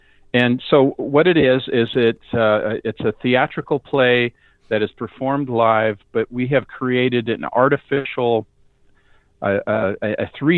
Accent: Seattle, Washington, United States; born there; I was born in Seattle to immigrant parents who came over after World War II from Norway, and I grew up with 2 cultures.

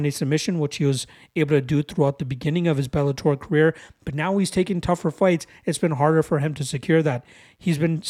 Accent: Canada; As a Canadian, I'm going to be rooting for Aaron Jeffrey in the spot

